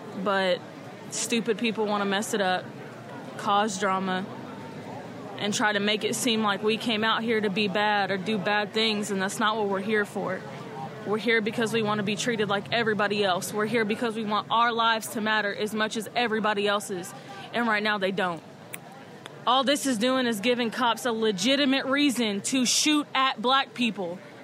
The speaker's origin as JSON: {"language": "English", "town": "Fayetteville", "country": "United States", "tie": "born or raised there", "said": "I was born and raised in Fayetteville. I've lived here all my life. I'm black. I'm a female."}